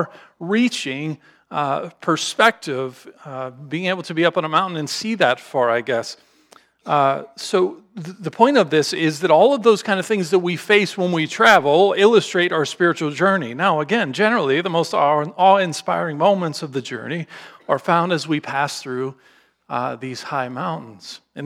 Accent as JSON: {"language": "English", "region": "Pennsylvania", "country": "United States", "tie": "born or raised there", "said": "I grew up in Western Pennsylvania, and there were some you know, some serious hills"}